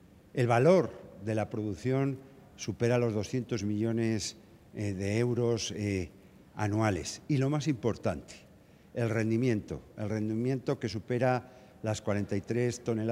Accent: Castile and León, Spain; lo que somos los castellanos y leoneses

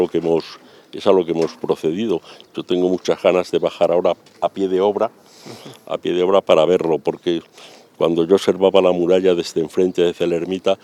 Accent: Castile and León, Spain; nosotros somos gente de aquí, en el caso del presidente, en el caso mío, somos salmantinos y queremos estar aquí

